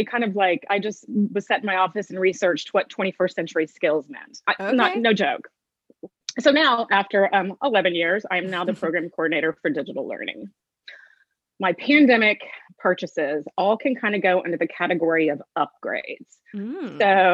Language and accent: English; Dallas, Texas, United States; I was born and raised in Dallas. I'm an only child.